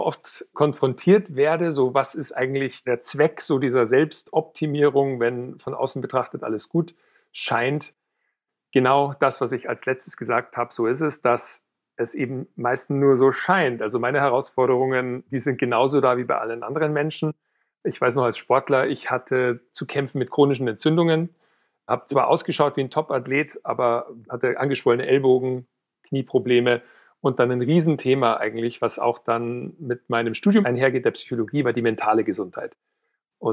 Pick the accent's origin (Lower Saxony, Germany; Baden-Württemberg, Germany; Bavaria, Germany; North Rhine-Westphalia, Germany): Bavaria, Germany; Weilheim; now in Munich, Germany; ich komme ursprünglich aus Weilheim in Oberbayern, wohne mittlerweile in München